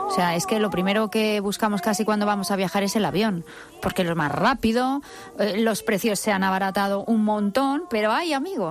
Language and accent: Spanish; Madrid, Community of Madrid, Spain; lo bien que se come aquí, lo agradables que somos los madrileños